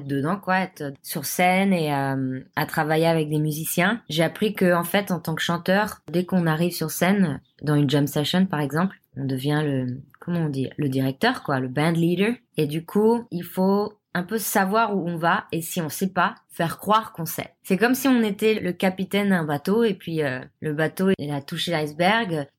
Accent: Samois-sur-Seine, Île-de-France, France; J'ai grandi à Samoa-sur-Seine

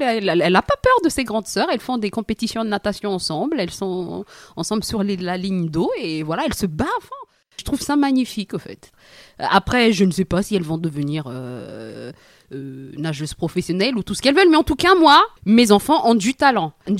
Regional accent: Madagascar; mes parents, on vient de Madagascar, d'un pays pauvre

